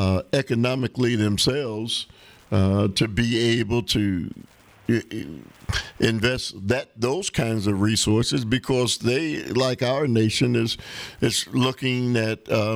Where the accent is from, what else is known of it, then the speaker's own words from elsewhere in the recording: United States; But, man, we as American citizens really don't know what it's like.